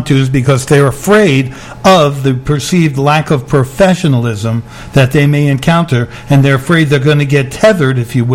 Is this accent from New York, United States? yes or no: yes; New York, United States; I'm not, actually. I'm just barging right in. I'm from the Bronx.